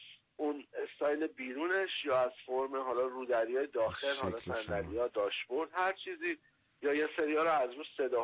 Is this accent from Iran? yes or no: yes; Iran; ما ایرانی هستیم